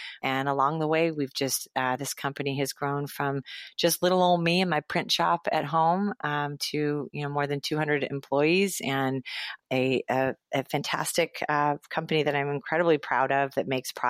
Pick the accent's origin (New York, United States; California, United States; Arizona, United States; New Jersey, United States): California, United States; Los Angeles; Gosh, I grew up in Los Angeles, went to UCLA